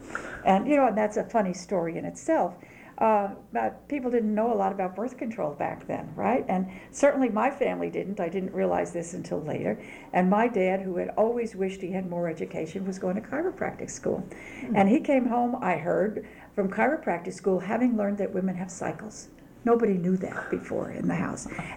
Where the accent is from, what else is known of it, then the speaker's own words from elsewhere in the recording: Brooklyn, New York, United States; born there; I was born in Brooklyn, New York in 1935, December 6th, 1935, a long time ago. And, I come from a working class family.